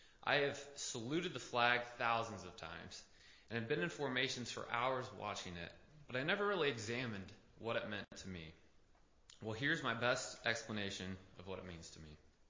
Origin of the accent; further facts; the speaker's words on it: Cissna Park, Illinois, United States; I grew up in Cisna Park.